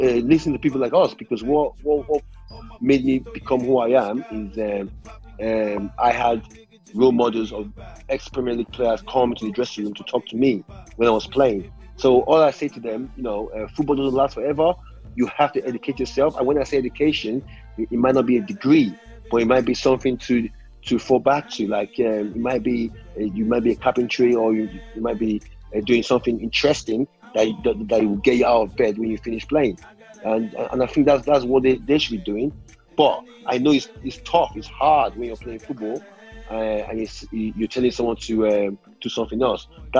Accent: Warri, Delta, Nigeria; also born or lived in London; But to be honest with you, I grew up in Warri. I grew up in Nigeria. I'm more of a Nigerian boy. But yeah, my family's in London.

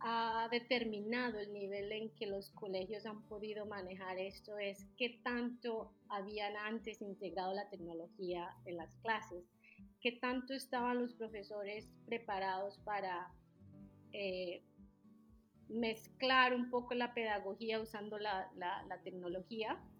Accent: Colombia; born there; moved away as an adult; Soy colombiana, nací en Colombia y después de la universidad salí a aprender inglés.

